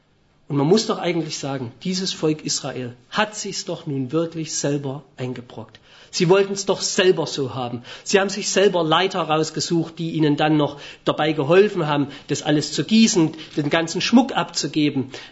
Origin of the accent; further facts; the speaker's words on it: Germany; ich bin in der DDR aufgewachsen